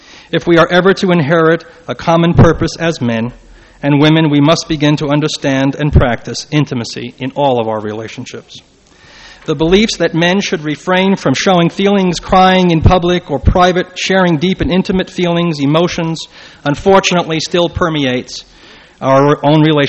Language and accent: English; Belfast, Northern Ireland, United Kingdom; also born or lived in New York, United States; now in Utah, United States; actually I originate from Belfast, Northern Ireland, but over the last 5 years I come from New York, and my relocation to Utah has been a painful one.